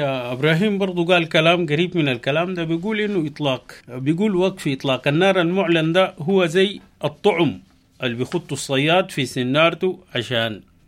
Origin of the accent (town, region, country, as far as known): Sudan